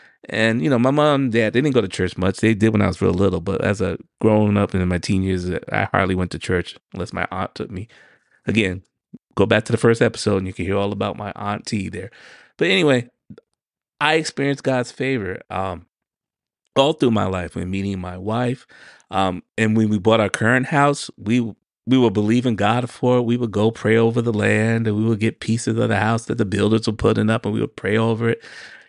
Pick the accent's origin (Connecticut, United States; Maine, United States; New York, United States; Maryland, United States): New York, United States; I had something similar growing up in New York. I go out at night, especially cold winter nights, and the snow out there, and it's bone chilling cold.